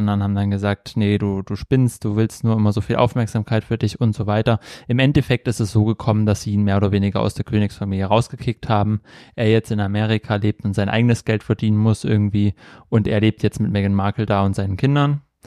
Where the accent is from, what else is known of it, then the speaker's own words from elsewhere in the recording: East Germany, Germany; Ich komme aus dem Sozialismus, vor DDR.